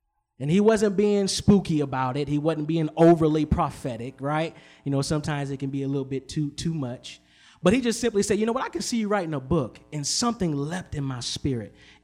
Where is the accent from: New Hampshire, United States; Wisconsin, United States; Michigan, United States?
Michigan, United States; Ypsilanti; I'm from Ipsy, Southside.